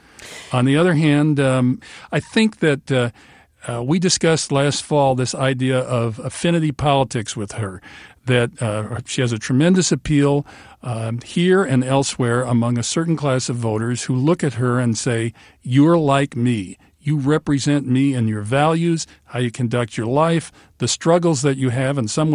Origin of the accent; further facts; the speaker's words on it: Alaska, United States; I was in Manhattan in January, and I told people I was from Alaska